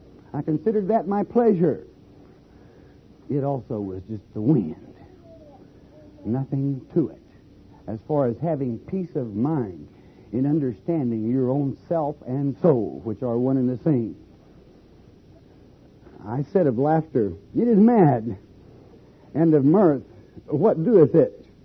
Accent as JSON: {"language": "English", "town": "Warwick", "region": "Oklahoma", "country": "United States", "tie": "born or raised there", "said": "I was born and raised over in Warwick, Oklahoma, sometimes if we had back in the Depression"}